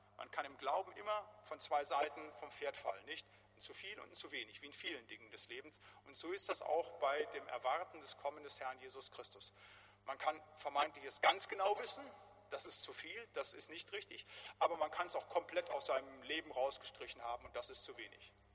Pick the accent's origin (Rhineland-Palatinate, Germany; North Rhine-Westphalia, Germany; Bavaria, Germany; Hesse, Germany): North Rhine-Westphalia, Germany; Bad Laasphe; große Runde damals in Bad Laas, wo ich herkomme